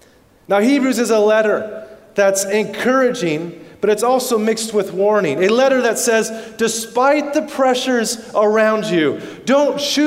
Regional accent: Canada; also born or lived in United States; now in Australia; I don't know if you recognize my accent. I'm not quite true blue. I'm getting there. I'm almost there. I've got my license now, but I'm still working on it. I was born in the U.S., grew up in Canada, and about 10 years I came out here

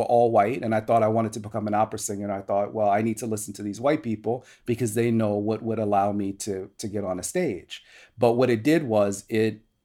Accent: New Orleans, Louisiana, United States; From my mother and from just growing up in New Orleans, because, you know, I don't know, there's something in the water, there's something in the air.

